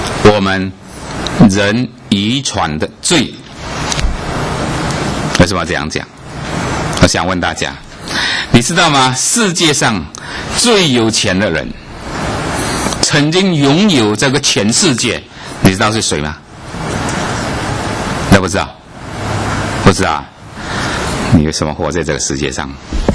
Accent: China; 我也是中国人啊。

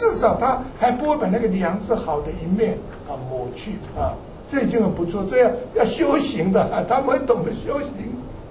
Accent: China; 我们中国人会讲忘恩怎么样

